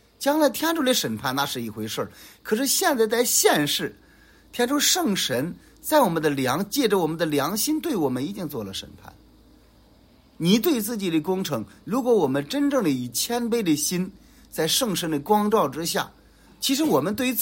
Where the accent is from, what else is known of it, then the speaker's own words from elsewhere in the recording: China; 我们中国人说的无愧于天地